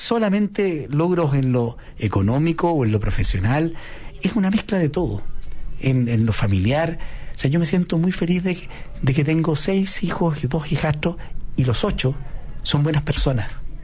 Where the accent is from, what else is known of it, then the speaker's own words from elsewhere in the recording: Chile; Creo que lo que nos distingue como chilenos.